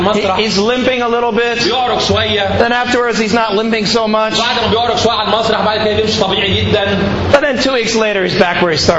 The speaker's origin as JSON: {"language": "English", "country": "United States", "lives_now": "Egypt", "said": "It's been tough here in Egypt. I know that. I'm an American."}